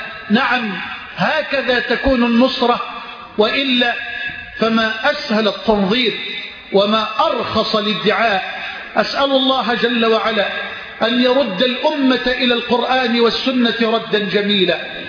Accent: Egypt; بلدنا مصر

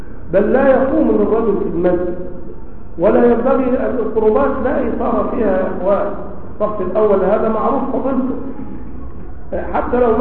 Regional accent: Egypt; لكن عندنا عادة في مصر أنهم لا يأخذون مهور

